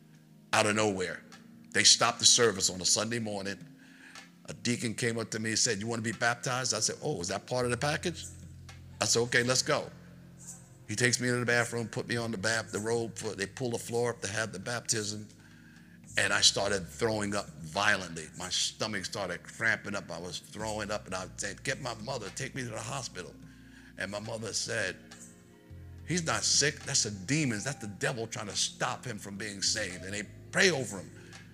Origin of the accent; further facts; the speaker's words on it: New York, United States; Born and raised in New York, met a New Yorker in the service, and he introduced me to heroin